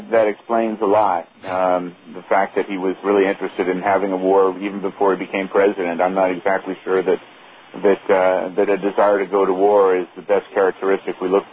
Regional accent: United States; Well, I say this as an American more than as a partisan

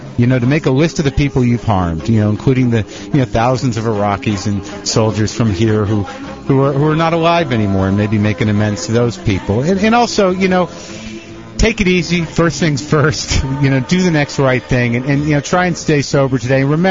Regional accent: Albuquerque, New Mexico, United States; Albuquerque, New Mexico.

